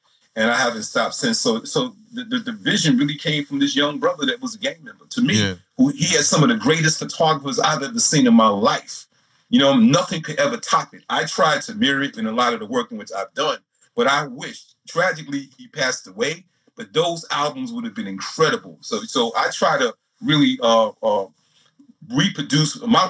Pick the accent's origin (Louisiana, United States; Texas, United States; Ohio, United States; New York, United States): New York, United States; Brooklyn; You know, I was born and raised in Brooklyn.